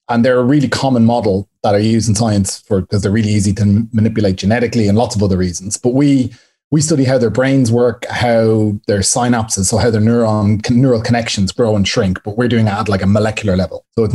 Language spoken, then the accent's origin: English; Ireland; But I grew up in Ireland in a really nice home with, you know, we were moderately well off and we never wanted anything.